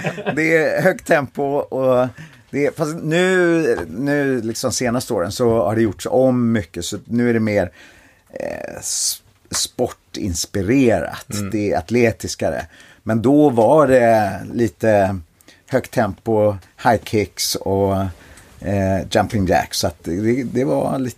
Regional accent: New Zealand; jag kom från Nya Zeeland

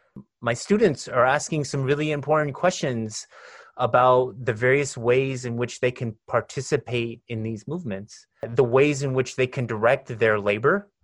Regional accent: California, United States; Growing up in California, I was politicized by hip-hop music.

